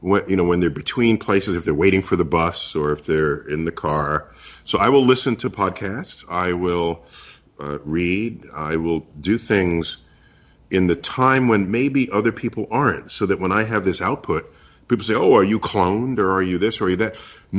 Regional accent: New York City, New York, United States; And by the way, I grew up in New York City, where no one has a relationship with the night sky, particularly back then.

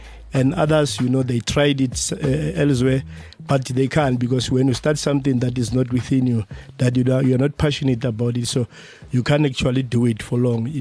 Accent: Katleung, South Africa; I'm actually coming from Katleung, I was born and bred in Katleung.

